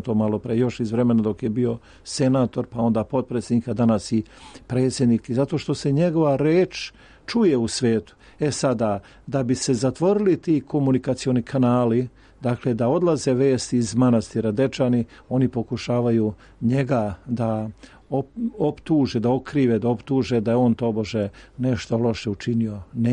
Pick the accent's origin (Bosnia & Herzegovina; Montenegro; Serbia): Serbia; Šumadija and Western Serbia; ja sam vam iz Podrinja, iz Rađevine.